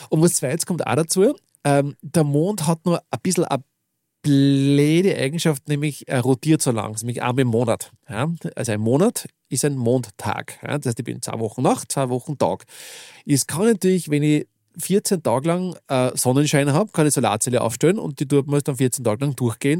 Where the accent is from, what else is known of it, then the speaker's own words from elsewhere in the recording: Upper Austria, Austria; Ich darf sagen, ich bin Oberösterreicher.